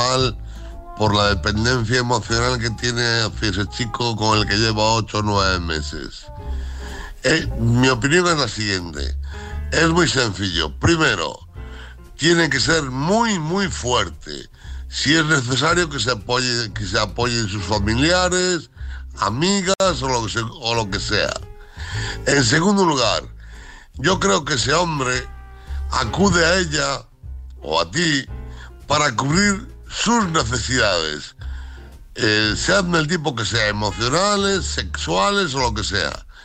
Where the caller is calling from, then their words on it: Pontevedra, Galicia, Spain; de Pontevedra.